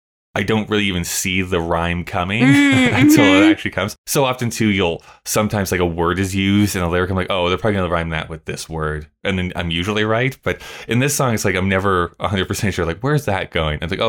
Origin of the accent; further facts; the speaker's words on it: Canada; I will say this, growing up in Canada, again, at the time I was, they were